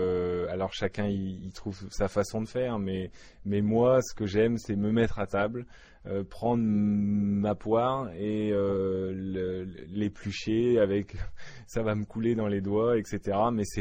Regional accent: Hauts-de-France, France; les variétés, en tout cas qu'on produit chez moi en Picardie

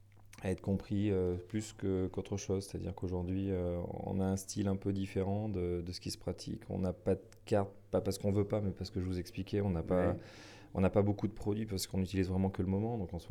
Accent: Auvergne-Rhône-Alpes, France; puisque chez nous en Auvergne, par exemple, on est dans le printemps, le petit pois, il n'y en a pas.

